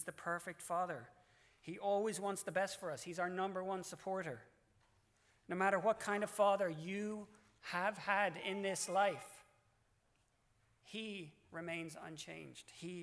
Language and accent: English; Ireland; Being Irish, I had high hopes, but they were outclassed by the New Zealand team.